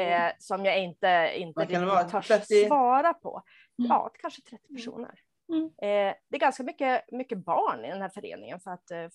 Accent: Umeå, Västerbotten County, Sweden; jag pluggade i Umeå där jag är född och uppvuxen, jag läste arkeologi

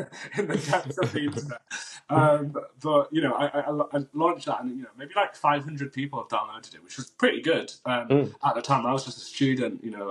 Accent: Yorkshire and the Humber, United Kingdom; born there; So I am from Pakistani heritage, but born in the UK, born in West Yorkshire. Near Leeds.

